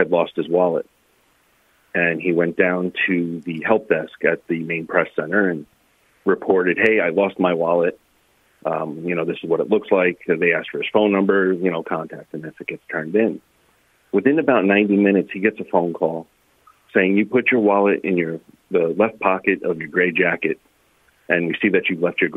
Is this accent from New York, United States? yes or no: yes; New York, United States; accent: New York; they were surprised to learn that I was from New York. And I said, I trained a lot of my New York accent out in high school and early college because I was going into broadcasting